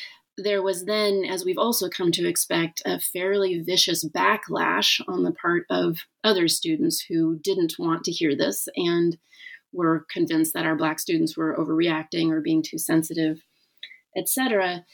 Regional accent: Northern United States, United States; I had just grown up with this assumption as a Northerner that racism was predominantly a Southern problem

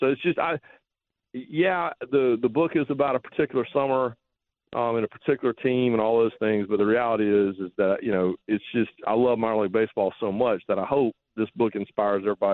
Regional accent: Raleigh, North Carolina, United States; So my family, you know, growing up in Raleigh and Eastern North Carolina, our hobby was we collected ballparks.

